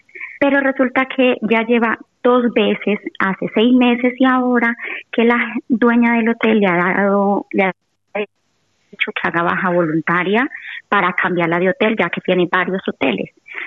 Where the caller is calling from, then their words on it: Madrid, Community of Madrid, Spain; de Madrid.